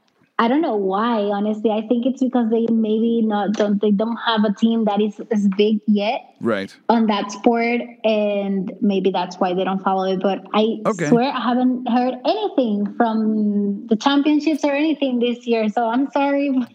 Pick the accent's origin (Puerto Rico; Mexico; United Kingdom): Puerto Rico; now in Berlin, Germany; I mean, I am from Puerto Rico, so I'm also not even from the U.S. mainland.